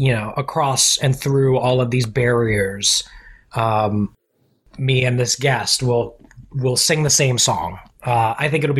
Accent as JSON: {"language": "English", "town": "Orlando", "region": "Florida", "country": "United States", "tie": "born or raised there", "also_born_or_lived": "Staten Island", "said": "Well, oh, wow. I was born in Staten Island."}